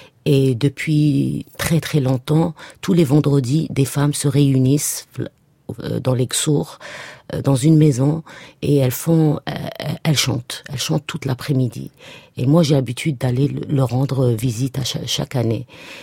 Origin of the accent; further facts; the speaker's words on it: Algeria; now in France; C'est quand j'ai quitté l'Algérie que je suis venue en France.